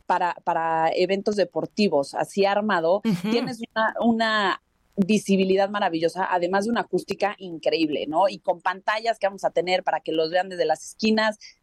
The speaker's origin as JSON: {"language": "Spanish", "country": "Mexico", "said": "como somos los mexicanos, a comprar todo de último momento"}